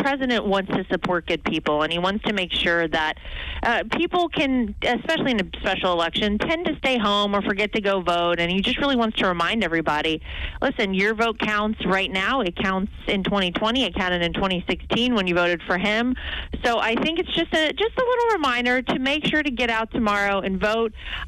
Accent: North Carolina, United States; in my home state of North Carolina, literally from coast to coast

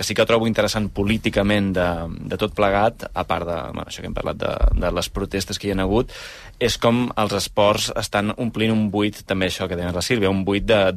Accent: Barcelona, Catalonia, Spain; com a barceloní

